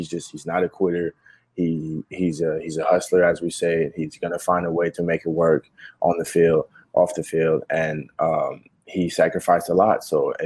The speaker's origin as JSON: {"language": "English", "country": "Canada", "tie": "born or raised there", "said": "growing up in Canada"}